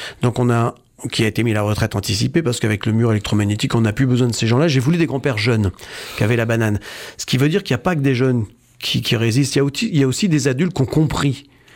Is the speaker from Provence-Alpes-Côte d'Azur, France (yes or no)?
no; Brittany, France; c'est vrai que j'habite en Bretagne, je suis breton depuis des générations